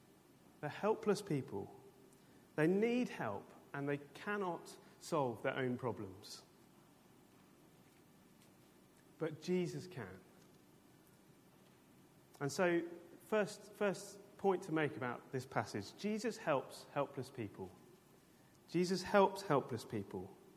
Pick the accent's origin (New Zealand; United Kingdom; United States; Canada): United Kingdom; I don't know if you are as British as I am, perhaps you are, perhaps you're not